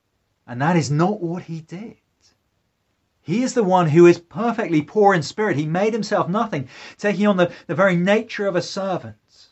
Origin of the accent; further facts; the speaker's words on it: United Kingdom; Now, we're British.